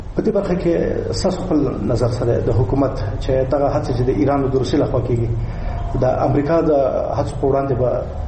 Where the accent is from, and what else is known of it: Afghanistan